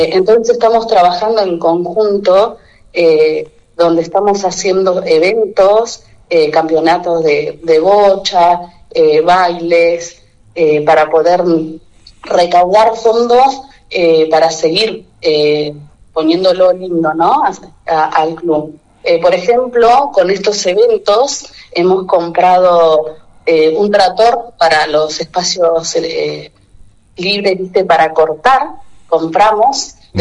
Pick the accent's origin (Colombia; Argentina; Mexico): Argentina; Las Flores, Buenos Aires Province; hace, bueno, 20 años que yo viví en la zona rural de Pardo, que no soy nativa de ahí, yo soy acá de la ciudad de Las Flores